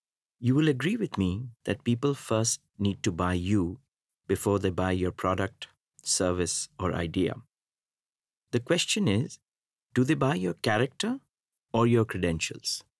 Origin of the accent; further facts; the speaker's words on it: Shillong, Meghalaya, India; born there; I was born in Shillong, in the northeast of the country, to a middle-class family.